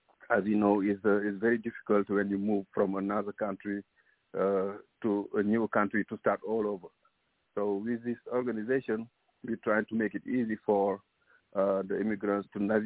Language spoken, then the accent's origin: English; Senegal; English is a second language; I'm originally from West Africa, Senegal